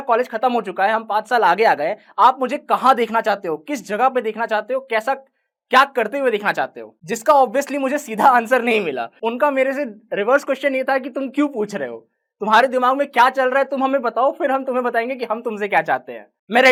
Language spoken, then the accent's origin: Hindi; Bihar, India; आपको पता है कि मैं बिहार से आता हूँ